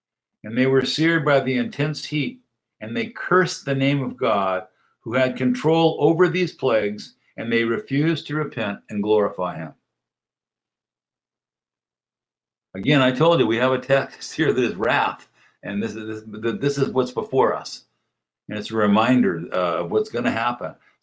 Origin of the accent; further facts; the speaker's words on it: San Diego, California, United States; I was raised in North San Diego, and I would go to the ocean almost every day.